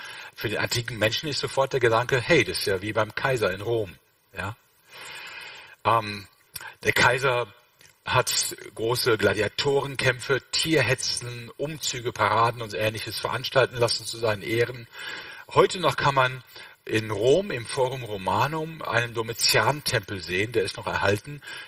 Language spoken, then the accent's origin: German; Rhineland, Germany; ich bin Rheinländer